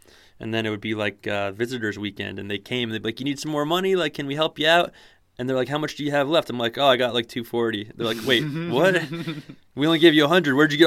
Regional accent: Princeton, New Jersey, United States; born there; I started life in New Jersey, yeah, Princeton.

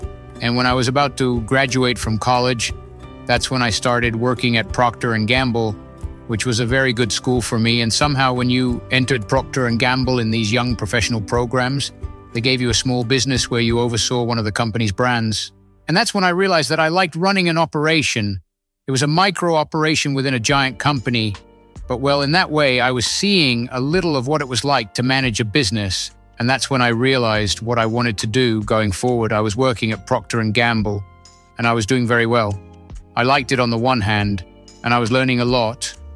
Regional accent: Buenos Aires, Argentina; Yes, I was born in Argentina, in Buenos Aires. I lived all my adolescence and youth there.

